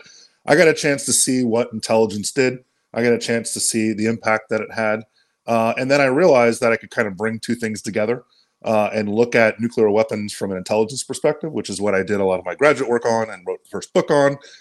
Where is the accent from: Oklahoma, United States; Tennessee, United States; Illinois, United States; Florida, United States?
Florida, United States; Miami; Well, this is going home for me. Miami's my hometown. I grew up there, spent the majority of my formative years in Miami.